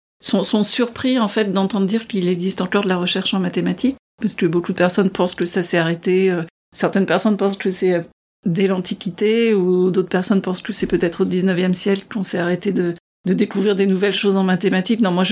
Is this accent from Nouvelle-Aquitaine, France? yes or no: no; Orléans, Centre-Val de Loire, France; moved away as an adult; j'ai grandi à Orléans, dans la banlieue d'Orléans, où je suis restée jusqu'au bac.